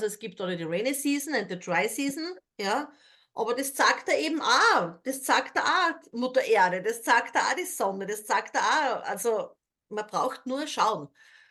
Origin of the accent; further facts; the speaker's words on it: Austria; Ich bin ja auch in Österreich aufgewachsen.